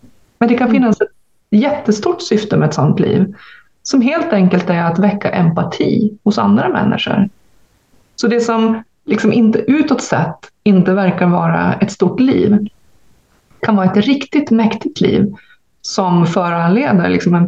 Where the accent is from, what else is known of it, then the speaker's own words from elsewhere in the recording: Sweden; ibland kan jag som svensk känna mig lite så här